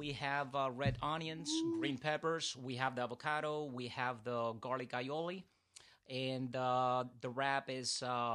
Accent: Puerto Rico; Puerto Rico.

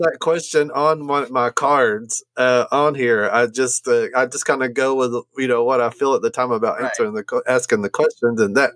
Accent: Chattanooga, Tennessee, United States; I'm from Chattanooga, so there's one up there that it looks like a flying saucer.

